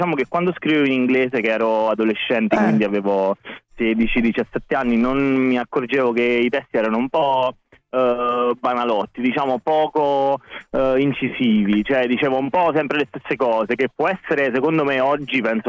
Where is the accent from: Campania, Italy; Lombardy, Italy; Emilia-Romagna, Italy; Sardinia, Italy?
Campania, Italy; Caserta; Sono di Caserta, vado a Roma